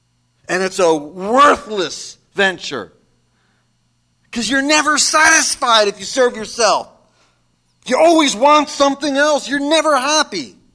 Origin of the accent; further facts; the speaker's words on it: New Jersey, United States; See, I'm from Jersey, and I even got that one. Business.